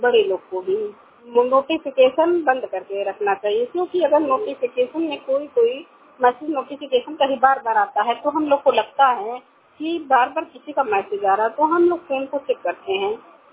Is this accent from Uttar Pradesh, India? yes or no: yes; Haraiya, Uttar Pradesh, India; मैं हरैया से हूँ। मेरा उम्र 57 साल है।